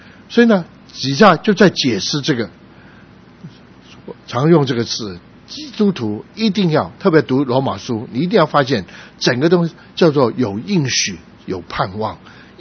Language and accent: Chinese; Guangdong, China; now in United States; 因为我是广东人